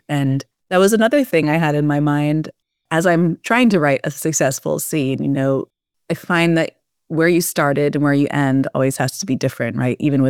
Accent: Minnesota, United States; growing up in Minnesota and being a teenager there in this wealthy suburb, we had access to all of these boats and jet skis

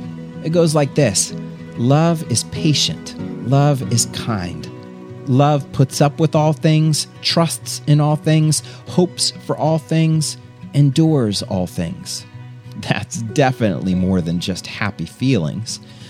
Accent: Florida, United States; When I was a kid growing up in Florida, thunderstorms at night used to really scare me.

